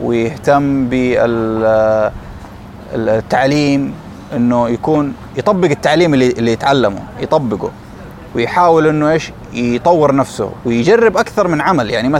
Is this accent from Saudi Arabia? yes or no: yes; Jeddah, Makkah Province, Saudi Arabia; من مواليد جدة، مدينة جدة ومن الرخاء والشدة، ودارس في جدة وقضيت عمري في جدة، خريج ثانوية أم القرى بجدة شارع صاري.